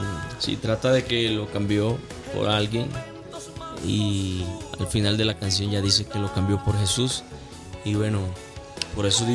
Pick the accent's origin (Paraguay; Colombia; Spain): Colombia; Valledupar, Cesar; also born or lived in Planeta Rica; yo nací en Planeta Rica, Córdoba, y me crié en Valledupar.